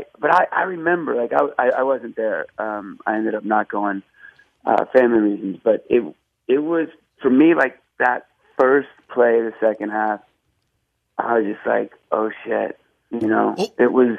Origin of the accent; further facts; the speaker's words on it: Atlanta, Georgia, United States; moved away as an adult; also born or lived in Philadelphia; now in New York, United States; because I was born in Philly, but I've lived, all my growing up was in Atlanta, and when I moved to New York like 20 plus years ago